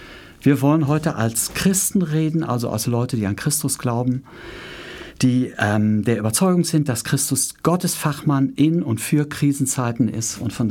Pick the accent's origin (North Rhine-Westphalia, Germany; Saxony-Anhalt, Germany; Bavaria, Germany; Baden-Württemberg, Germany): North Rhine-Westphalia, Germany; Lippstadt; born there; Ich bin gebürtiger Lippstädter.